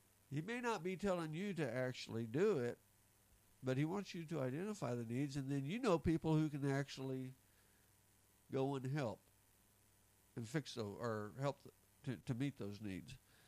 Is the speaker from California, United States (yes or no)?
no; Hatch, New Mexico, United States; I grew up in Hatch, New Mexico. We're known for chili, chili capital of the world.